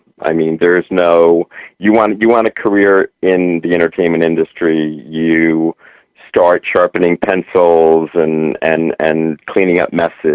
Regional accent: New Jersey, United States; Yeah, I'm a Jersey boy.

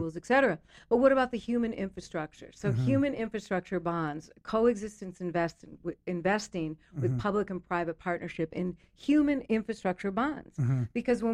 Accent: Minneapolis, Minnesota, United States; I'm from Minneapolis originally.

